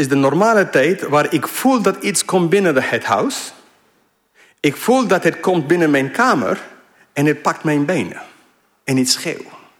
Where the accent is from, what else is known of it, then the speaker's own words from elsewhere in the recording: Colombia; now in Netherlands; Ik ben opgegroeid in Zuid-Amerika. Mijn ouders, jullie weten, zijn misschien sommige van jullie zendelingen. Dus vanaf 4 jaar oud woonde ik in Colombia.